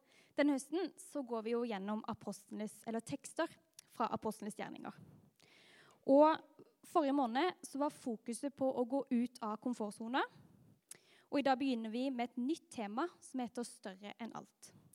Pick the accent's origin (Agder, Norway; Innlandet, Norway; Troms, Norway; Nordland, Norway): Agder, Norway; Grimstad; now in Oslo, Norway; Jeg straks 25, og jeg kommer fra Grimstad, som dere kanskje kan høre. Jeg studerer master i diakoni her i Oslo.